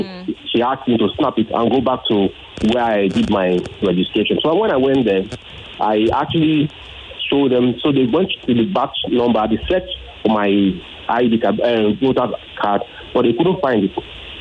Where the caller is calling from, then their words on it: Ijebu, Ogun, Nigeria; I'm calling from Ijebu.